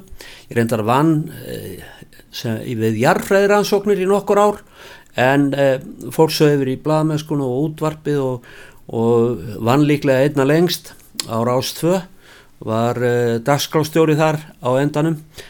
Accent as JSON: {"language": "Icelandic", "town": "Reykjavík", "region": "Capital Region", "country": "Iceland", "tie": "born or raised there", "said": "Ég fæddur í Reykjavík 1950. … rafvirki og Gerður Magnúsdóttir kennari. Ég ólst upp inn í bústaðahverfi þó að fjölskyldan ætti nú rætur á hverfiskotunni"}